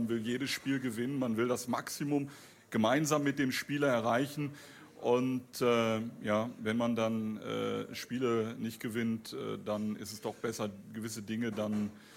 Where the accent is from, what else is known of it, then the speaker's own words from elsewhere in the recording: Herford, North Rhine-Westphalia, Germany; Und ich komme nur aus Ostwestfalen, ja. Und das ist nicht vergleichbar. Also Herford ist auch eine tolle Stadt und auch meine Heimatstadt.